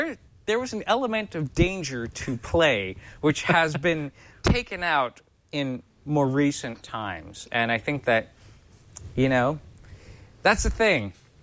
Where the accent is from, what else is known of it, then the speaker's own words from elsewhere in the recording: Los Angeles, California, United States; I grew up in Los Angeles, and my home was it was a single parent family, and it was really my mom that raised me